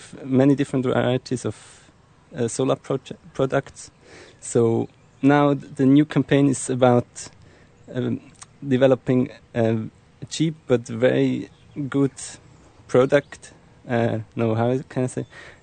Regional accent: Switzerland; English is a second language; Yes, I'm from Switzerland, and I'm studying social anthropology and environmental sciences.

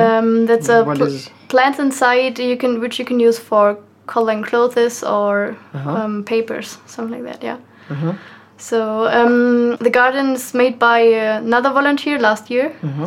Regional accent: Hanover, Lower Saxony, Germany; Hanover, it's in the north. It's near to Hamburg or Bremen.

